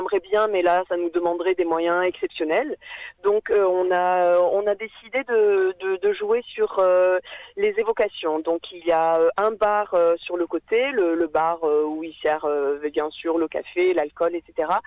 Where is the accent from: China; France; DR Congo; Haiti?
France; Marseille, Provence-Alpes-Côte d'Azur; je suis marseillaise, alors c'était parfait. Ouais, même si j'ai pas l'accent, tout le monde se demande si je suis vraiment marseillaise, mais je suis vraiment marseillaise, née à Marseille.